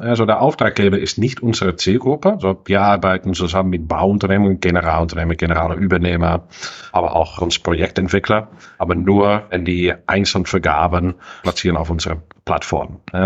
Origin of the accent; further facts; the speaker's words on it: Netherlands; Ich komme ja hier aus Wien, ein kleines Ort hier im Osten von Holland.